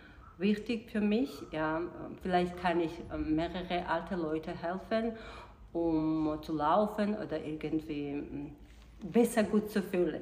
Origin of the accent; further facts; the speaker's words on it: Georgia; German is a second language; moved away as an adult; now in Germany; ich komme aus Georgien, ich bin verheiratet, habe drei Kinder.